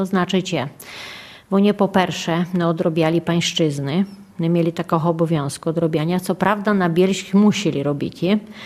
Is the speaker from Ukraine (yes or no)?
no; Szastały, Podlaskie Voivodeship, Poland; Я сама походжу з Шастал, а моя мама зі Стріков